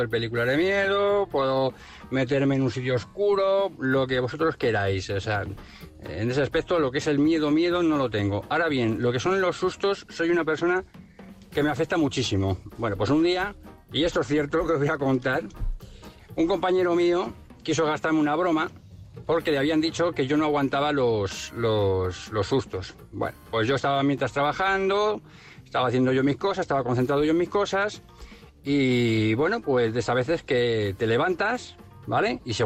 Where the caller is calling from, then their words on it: Madrid, Community of Madrid, Spain; de Madrid.